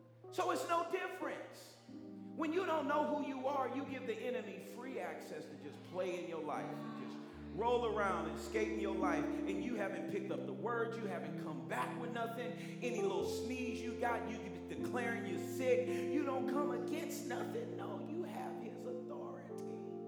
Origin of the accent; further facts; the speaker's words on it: Oakland, California, United States; Yeah, I'm from Oakland, man.